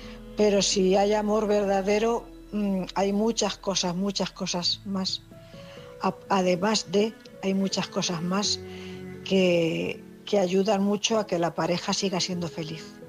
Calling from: Cuenca, Castilla-La Mancha, Spain; corresponsal de Cuenca.

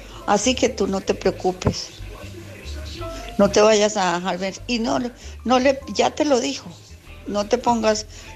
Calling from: Alicante, Valencian Community, Spain; de Alicante.

